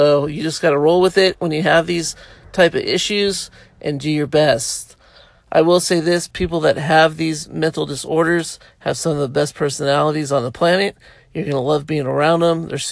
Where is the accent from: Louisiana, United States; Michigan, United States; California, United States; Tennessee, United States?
California, United States; Laguna Beach; Found out we had a common friend in Eric Christensen, who I grew up with in Laguna Beach, California, skimboarding and surfing with Eric all the time.